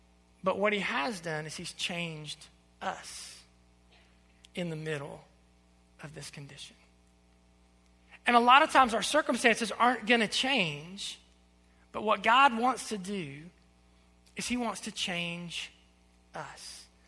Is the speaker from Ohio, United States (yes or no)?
yes; Ohio, United States; And I'm from Southern Ohio, and this is not good English, the way I'm going to say this to you